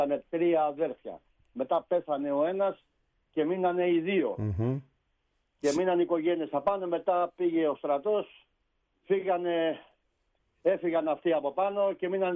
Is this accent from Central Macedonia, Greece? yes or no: no; Leipsoi, South Aegean, Greece; now in Rhodes, Greece; Εγώ, ναι, μεγάλωσα στους Λειψούς, έκανα οικογένεια εκεί πέρα, τα παιδιά μου.